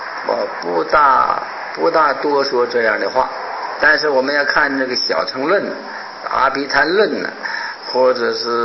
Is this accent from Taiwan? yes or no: no; China; 那么我们中国人呢，我们中国人的中国哲学里面，孔孟之道好像没有说这件事